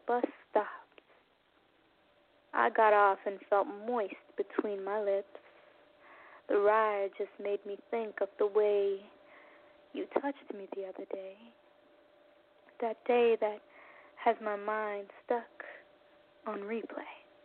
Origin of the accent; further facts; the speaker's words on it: Jamaica; now in Canada; I am a spoken word artist, and I'm a Jamaican that resides in Canada.